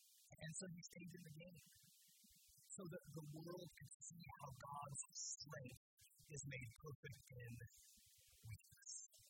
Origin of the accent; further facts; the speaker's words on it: Indiana, United States; Now, like some of you, I'm from the Midwest, I'm from Indiana. When I was growing up, we didn't worry about rip currents.